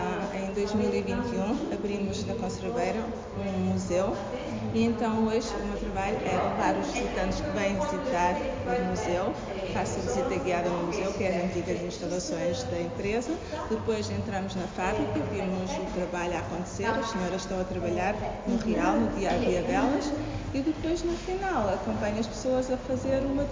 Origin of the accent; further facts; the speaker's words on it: Peniche, Centro, Portugal; now in Matosinhos, Portugal; lá em Peniche, aqui tem no mar também. É uma vila de pescadores